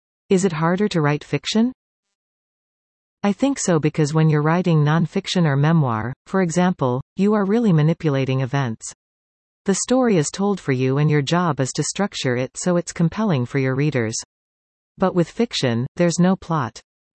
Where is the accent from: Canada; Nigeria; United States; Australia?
Canada; Coquitlam, British Columbia; My parents live in Coquitlam. How did growing up in Coquitlam influence your writing? I had a very structured childhood. There were always a lot of activities, hockey, school, piano lessons.